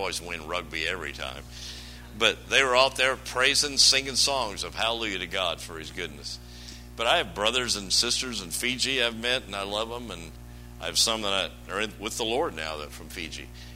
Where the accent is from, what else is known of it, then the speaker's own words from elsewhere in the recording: Kansas, United States; and I was raised in Kansas. People think, oh, that is a horrible place. No, it's a great place.